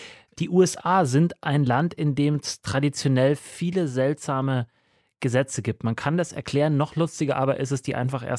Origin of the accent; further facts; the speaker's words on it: Munich, Bavaria, Germany; Ich bin in München aufgewachsen